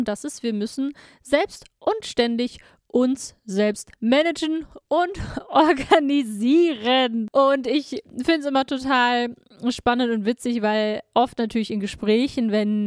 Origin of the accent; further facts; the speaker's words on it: Hanover, Lower Saxony, Germany; ich komme aus Hannover